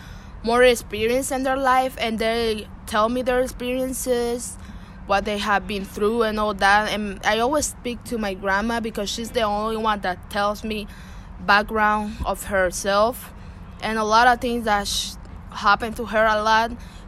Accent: Nicaragua; I'm from Nicaragua. I'm 7.

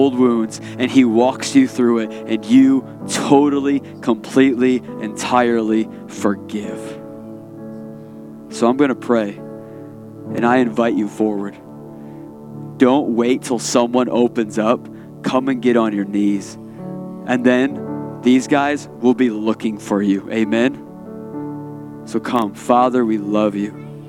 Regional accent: Michigan, United States; Most of us, we grew up here in West Michigan.

